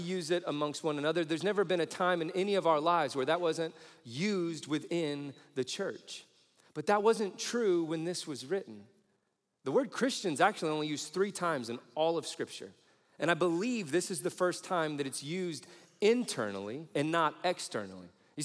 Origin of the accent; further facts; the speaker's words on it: Midwest, United States; the fact I was brought up in the Midwest